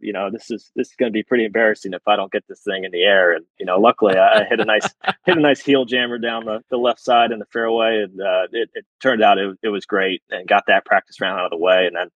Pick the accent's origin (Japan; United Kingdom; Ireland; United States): Ireland; Obviously, being Irish, playing with those two was a treat.